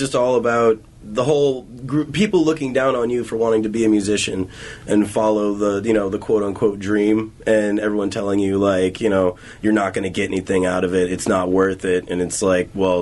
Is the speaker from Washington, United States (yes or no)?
yes; Kent, Washington, United States; We're from Kent.